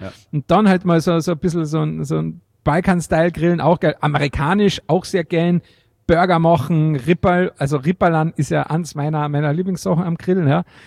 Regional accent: Carinthia, Austria; Oder natürlich auch dann, und da kommt auch wieder mein Kärntner Ursprungsding her.

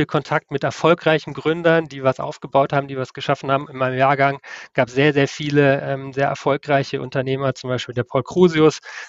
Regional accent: North Rhine-Westphalia, Germany; ich komme auch aus NRW, aus Münsterland

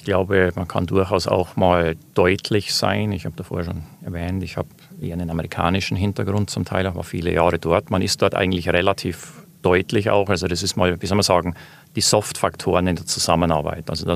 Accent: Switzerland; als Schweizer User

